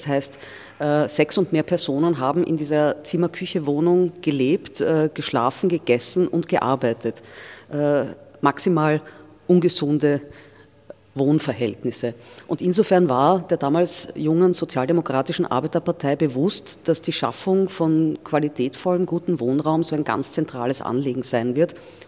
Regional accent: Vienna, Austria; Als Wienerin

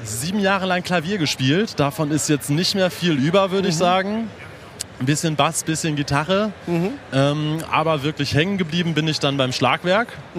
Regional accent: Hanover, Lower Saxony, Germany; komme aus Hannover.

